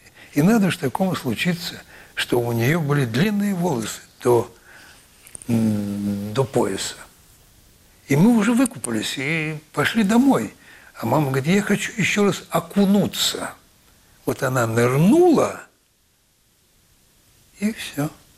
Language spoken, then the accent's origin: Russian; Saint Petersburg, Russia; Я сам ленинградец.